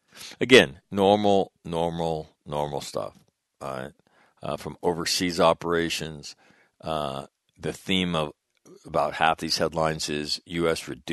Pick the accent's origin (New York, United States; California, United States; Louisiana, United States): California, United States; Sacramento; The Marine that was killed is from my hometown, Sacramento, California.